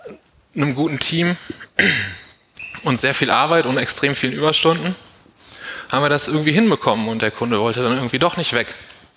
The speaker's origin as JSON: {"language": "German", "region": "Hamburg", "country": "Germany", "said": "Hi, ich bin aus Hamburg."}